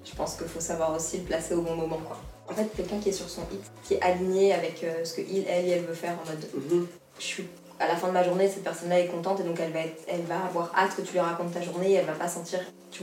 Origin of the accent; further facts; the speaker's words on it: Brussels, Belgium; moved away as an adult; now in Montreal, Canada; À la base, moi, je viens de Bruxelles en plus.